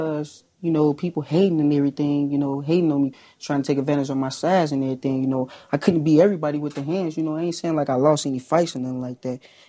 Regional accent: Chicago, Illinois, United States; I'm from Chicago.

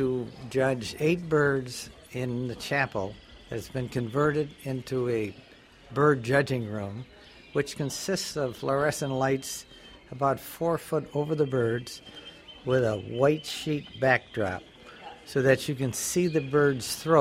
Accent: Saginaw, Michigan, United States; I'm from Saginaw, Michigan.

